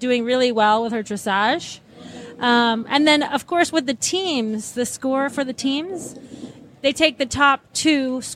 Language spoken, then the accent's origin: English; Florida, United States; You know, especially like here, we're from Florida.